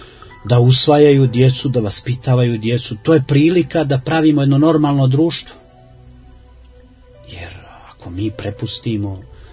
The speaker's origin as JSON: {"language": "Serbian", "country": "Montenegro"}